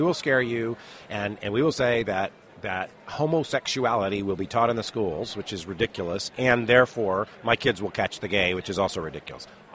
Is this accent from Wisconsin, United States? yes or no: no; Tennessee, United States; Now... I'm from East Tennessee.